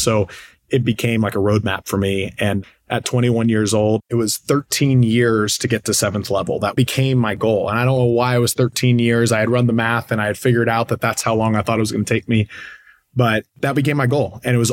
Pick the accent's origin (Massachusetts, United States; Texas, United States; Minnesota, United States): Texas, United States; Austin; I went to Texas A&M. I was born and raised in Austin, and I moved back to Austin.